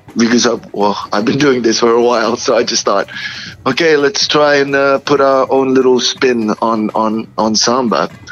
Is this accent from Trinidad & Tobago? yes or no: no; Singapore; We have somebody from England. We have somebody from Brazil. I'm from Singapore.